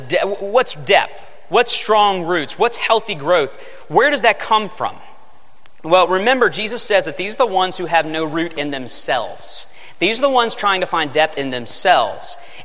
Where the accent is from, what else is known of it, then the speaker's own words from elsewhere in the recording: Lexington, Kentucky, United States; this guy came up to me when he found out I was from Lexington, Kentucky.